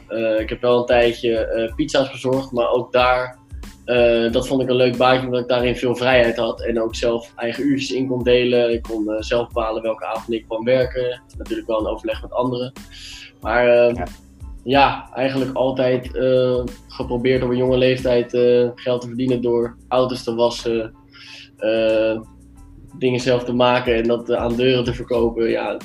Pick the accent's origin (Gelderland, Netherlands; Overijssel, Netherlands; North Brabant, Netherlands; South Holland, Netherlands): South Holland, Netherlands; Sassenheim; born there; ik ben 22 jaar oud en ik ben geboren in Sassenheim. Dat is een dorpje vlak bij Leiden.